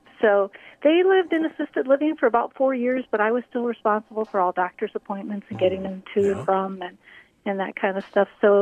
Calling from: Ely, Minnesota, United States; I am on the shores of Fall Lake, just outside of Ely, Minnesota right now.

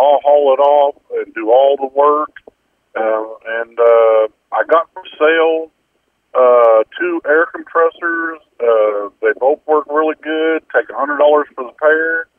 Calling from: Cordell, Oklahoma, United States; This morning I'm calling from the Cordell area

